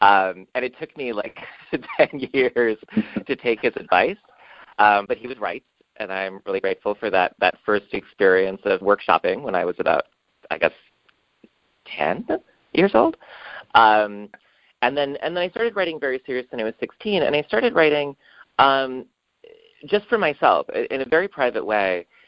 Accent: San Antonio, Texas, United States; born there; now in New York City, United States; even though I was born in San Antonio, I think of myself as a New Yorker now more than anything.

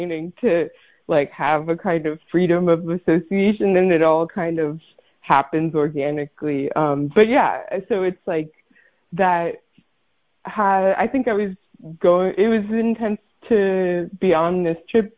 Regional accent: Brooklyn, New York, United States; growing up in Brooklyn, I didn't really have the car culture that so much of the rest of the United States has.

